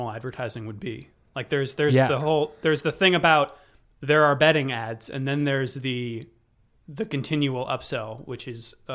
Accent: United States; because maybe because I'm American.

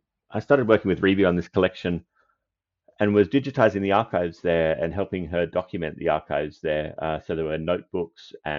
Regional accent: Canberra, Australian Capital Territory, Australia; from Canberra in Australia, and I want to acknowledge that although it's now referred to as Canberra, I'm speaking from Ngunnawal and Ngambri country

